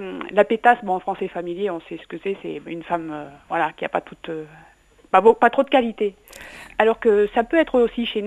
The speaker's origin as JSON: {"language": "French", "region": "Auvergne-Rhône-Alpes", "country": "France", "said": "Hein, et chez nous, en Ardèche, on jette quand c'est usé."}